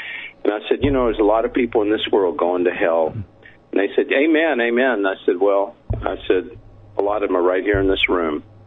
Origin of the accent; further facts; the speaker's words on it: Nashville, Tennessee, United States; Yeah, but I come from Nashville, Tennessee. I was a songwriter.